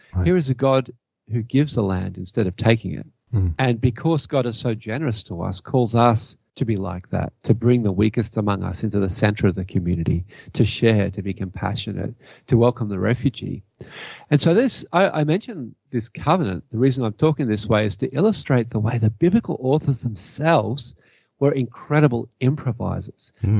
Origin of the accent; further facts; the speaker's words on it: Australia; now in Canada; I'm an Aussie living in Canada.